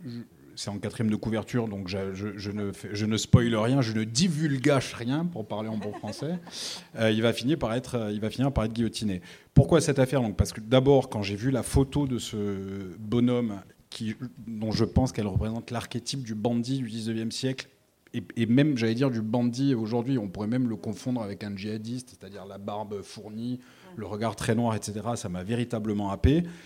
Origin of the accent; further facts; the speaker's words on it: Bastia, Corsica, France; je suis né à Bastia, que j'ai grandi à Bastia, que j'y suis retourné y vivre 20 ans